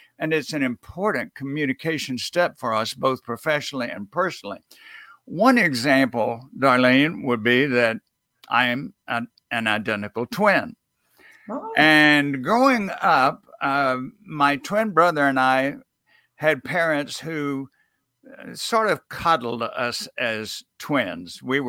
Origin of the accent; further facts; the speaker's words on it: Deep South, United States; I grew up in the Deep South, and I did my graduate work in Ohio.